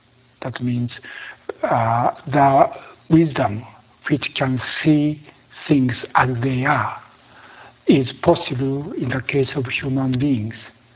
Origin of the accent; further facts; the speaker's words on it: Japan; Because I was born in Japan and educated in Japanese society, my view is influenced by Japanese system of value.